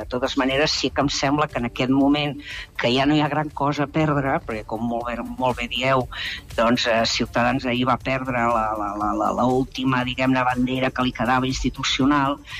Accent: Catalonia, Spain; jo no sóc pitjor catalana que vostè, i jo no sóc una catalana espanyolista, jo sóc una catalana espanyola

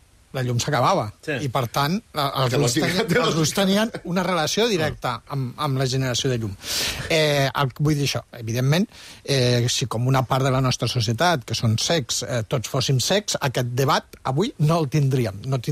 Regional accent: Vimbodí i Poblet, Catalonia, Spain; aniré al meu poble, que és Vimbodí Poblet

